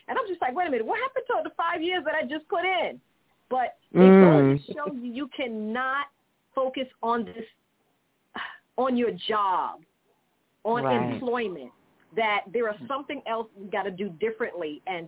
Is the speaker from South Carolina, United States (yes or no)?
yes; Charleston, South Carolina, United States; born there; I was born in Charleston.